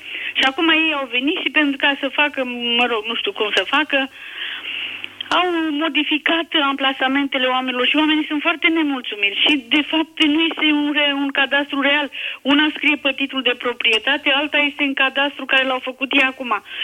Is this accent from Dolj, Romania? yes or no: yes; Băilești, Dolj, Romania; sunt din Băilești și în 2010